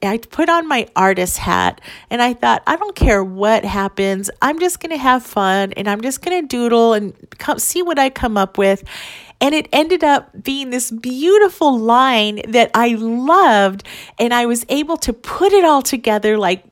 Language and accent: English; Phoenix, Arizona, United States; And it's held in Phoenix every year, which makes me really happy because that is my hometown.